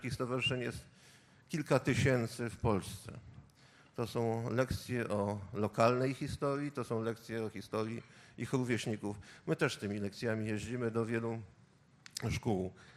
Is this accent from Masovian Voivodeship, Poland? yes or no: yes; Warsaw, Masovian Voivodeship, Poland; ja pochodzę akurat z rodziny warszawskiej, tata brał udział w Powstaniu Warszawskim.